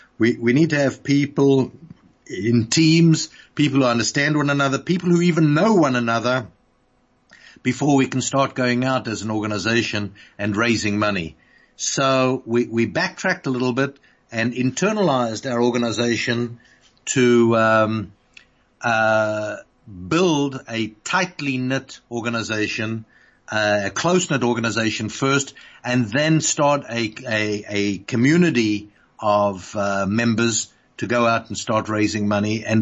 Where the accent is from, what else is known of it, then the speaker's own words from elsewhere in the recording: Randfontein, Gauteng, South Africa; When I look back, and I've told people this before, when I grew up in Randfontein